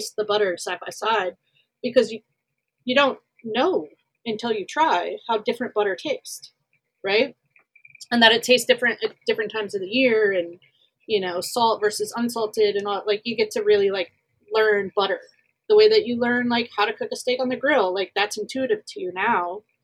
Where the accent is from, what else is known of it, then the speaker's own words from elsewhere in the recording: the South, United States; I grew up in the South as a pastry chef in the South